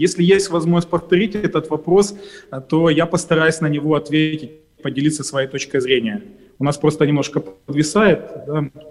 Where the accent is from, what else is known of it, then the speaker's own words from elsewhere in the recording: Mykolaiv Oblast, Ukraine; Так как я сам южанин, я с юга Украины, Николаевской области